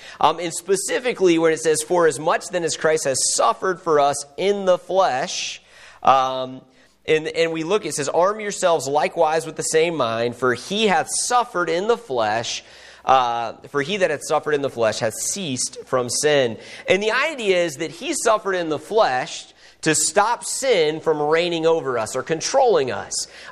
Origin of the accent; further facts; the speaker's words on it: Sullivan, Missouri, United States; I'm from Sullivan, Missouri. I'm down there with Pastor Chester Lohman, which I know some of you are familiar with, at First Baptist there.